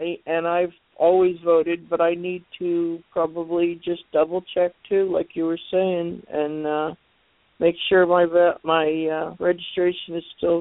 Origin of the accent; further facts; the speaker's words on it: New Jersey, United States; born there; He was born in Florida, and I was born in New Jersey, and you know, it was like, okay.